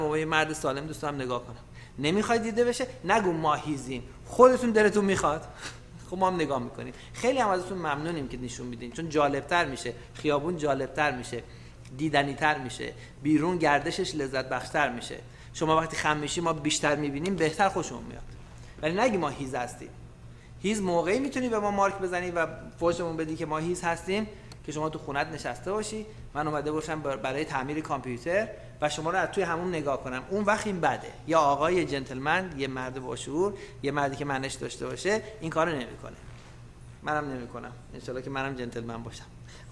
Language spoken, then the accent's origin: Persian; Iran; بازم چون ما ایرانی هستیم به اونا کشش بیشتره